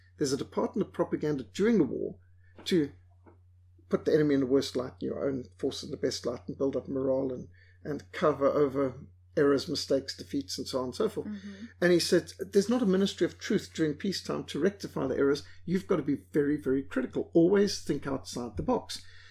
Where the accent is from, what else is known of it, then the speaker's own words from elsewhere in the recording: Zimbabwe; I grew up in Rhodesia.